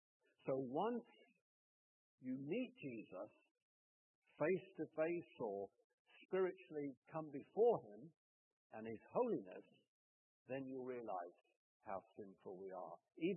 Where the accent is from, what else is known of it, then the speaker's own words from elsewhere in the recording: Sidmouth, South West England, United Kingdom; Now, in my hometown of Sidmouth in Devon, they have an Anglican church with a huge great tower